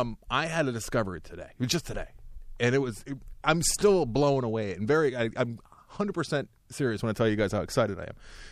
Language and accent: English; Ireland; Maybe because I drink at an Irish bar. Maybe because I'm Irish.